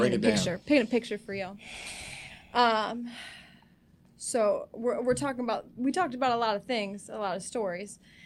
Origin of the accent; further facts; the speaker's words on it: Elkhart, Indiana, United States; Elkhart, Indiana. I'm from Elkhart. Indiana.